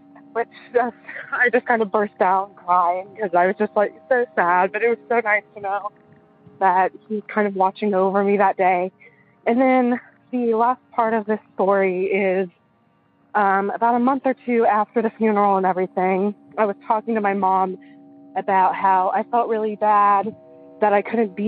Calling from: Maryland, United States; I'm calling from Western Maryland.

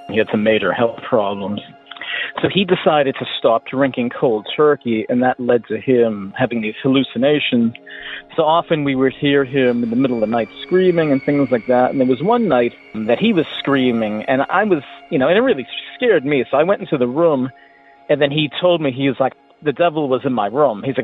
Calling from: Hartford, Connecticut, United States; I'm calling from Hartford, Connecticut.

